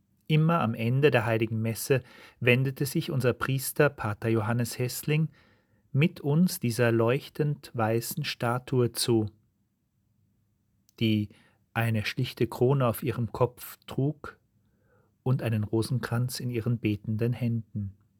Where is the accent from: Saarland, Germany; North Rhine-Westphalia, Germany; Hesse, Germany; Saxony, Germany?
Saarland, Germany; im Saarland, meiner Heimat nahe der französischen Grenze